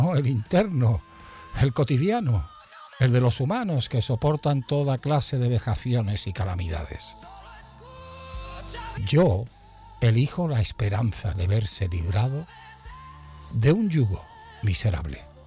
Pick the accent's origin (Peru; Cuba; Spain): Spain; Venezuela es una triste tragedia humanitaria que nos toca como españoles de lleno